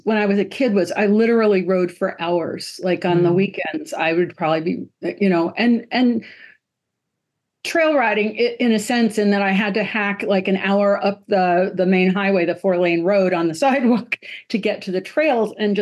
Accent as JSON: {"language": "English", "town": "Stamford", "region": "Connecticut", "country": "United States", "tie": "born or raised there", "said": "And I grew up in Stamford, Connecticut. So I would go over to Oxridge Hunt Club and watch the jumpers."}